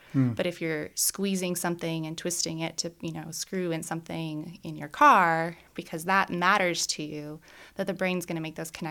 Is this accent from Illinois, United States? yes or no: no; Phoenix, Arizona, United States; I was born and raised here in Phoenix, and I get to now worship in a community that's like a mile and a half from the hospital where I was born.